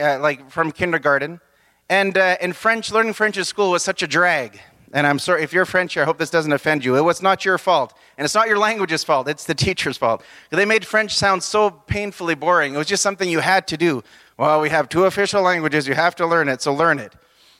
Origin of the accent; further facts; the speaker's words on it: Saint-Pierre, St. Pierre & Miquelon; I come from Saint-Pierre. I've been born and raised in Saint-Pierre my whole life. We're not naturalized French people, though.